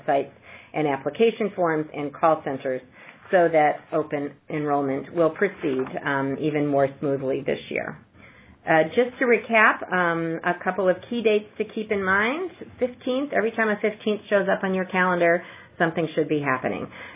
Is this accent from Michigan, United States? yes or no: no; Dallas, Texas, United States; I'm going to give a quick example from my hometown of Dallas, Texas.